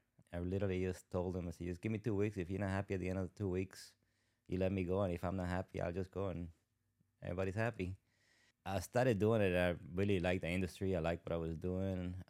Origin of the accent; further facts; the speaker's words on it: Guatemala; I'm from Guatemala.